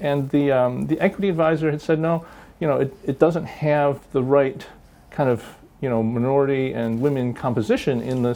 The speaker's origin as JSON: {"language": "English", "town": "Chicago", "region": "Illinois", "country": "United States", "tie": "born or raised there", "said": "I grew up in Chicago to an immigrant family. I was born there in Chicago, though"}